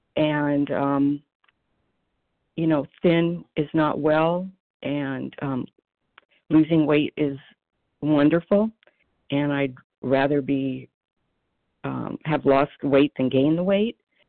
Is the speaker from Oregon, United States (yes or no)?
no; Philadelphia, Pennsylvania, United States; I'm from Philadelphia.